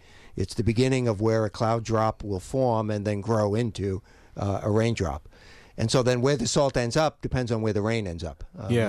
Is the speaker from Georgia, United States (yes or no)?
no; Long Island, New York, United States; I grew up on Long Island, so you see this a lot.